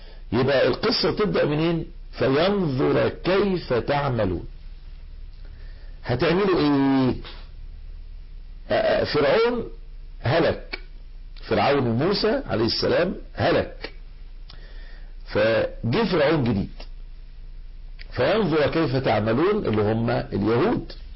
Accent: Egypt; طبعا جبهة الانقاذ الوطني عندنا في مصر كان نفس الاسم ده موجود في الجزائر

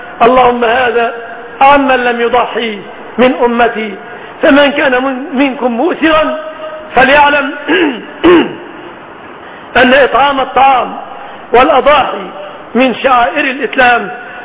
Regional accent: Egypt; بلادنا مصر

